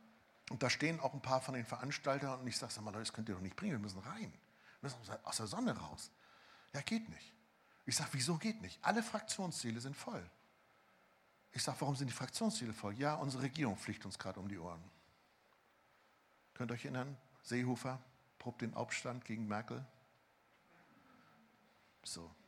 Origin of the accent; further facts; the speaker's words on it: Germany; ich bin Deutscher, ich schwitze mich zwar auch voll, aber nicht so schlimm